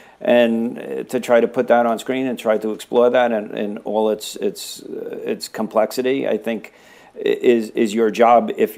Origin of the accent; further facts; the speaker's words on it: New York City, New York, United States; You know, I grew up in New York in the 70s, and, you know, the police were present.